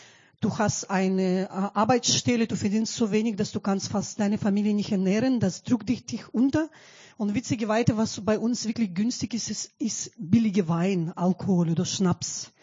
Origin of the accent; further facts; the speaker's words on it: Belarus; German is a second language; Ich komme nicht aus Griechenland. Ich bin Weißrussin, aber ich kann sagen, halb Griechin auch. Oder Deutsche bin ich auch.